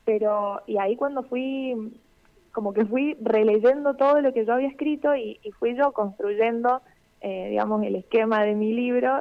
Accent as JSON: {"language": "Spanish", "region": "Mendoza", "country": "Argentina", "tie": "born or raised there", "also_born_or_lived": "Brazil", "said": "en Brasil, porque mis papás estaban viviendo allá, pero ellos son de acá, son de Argentina. Pero mi vida entera la pasé básicamente acá, así que yo me considero mendocina."}